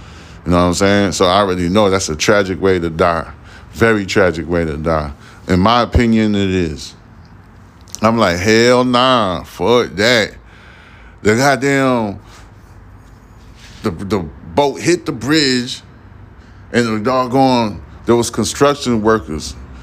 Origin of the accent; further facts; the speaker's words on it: East Coast, United States; I am from the East Coast.